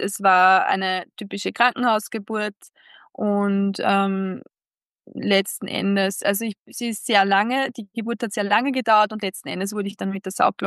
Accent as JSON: {"language": "German", "region": "Upper Austria", "country": "Austria", "said": "ich komme aus Oberösterreich, aus dem Mühlviertel und bin heuer 30 Jahre, letztes Jahr 30 Jahre alt geworden"}